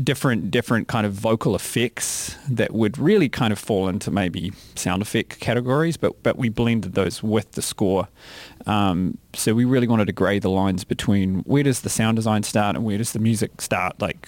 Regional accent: New Zealand; I feel like as a Kiwi

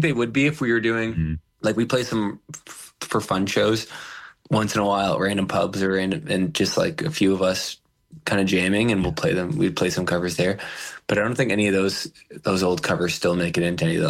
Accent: Ontario, Canada; like I grew up outside of Toronto

